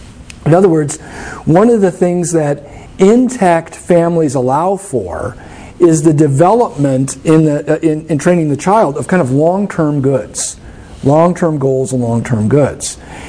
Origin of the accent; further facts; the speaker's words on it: New York City, New York, United States; But when I was growing up in Harlem, Harlem was a neighborhood of working class black families that were intact.